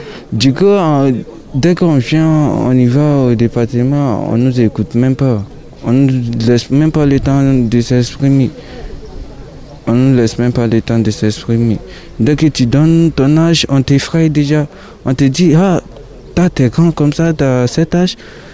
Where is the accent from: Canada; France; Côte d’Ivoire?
Côte d’Ivoire; moved away; moi je suis ivoirien, si on est quitté en Côte d'Ivoire pour venir jusqu'à ici